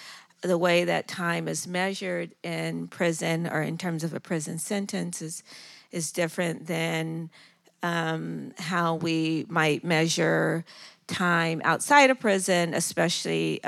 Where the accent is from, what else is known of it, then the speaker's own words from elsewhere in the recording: Ohio, United States; my own experience growing up in Southwest Ohio in a hyper-incarcerated community where I saw my loved ones in and out of prison